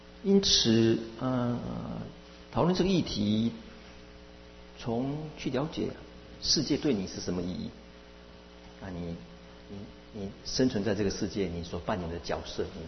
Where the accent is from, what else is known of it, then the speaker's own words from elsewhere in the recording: Taiwan; 这韩国人他们就是我们台湾人认为韩国人的世界观到处都是我们的